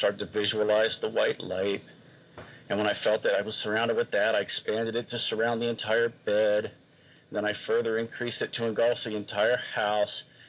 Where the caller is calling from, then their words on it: Washington, District of Columbia, United States; Hey, Art. I'm calling from Washington, D.C.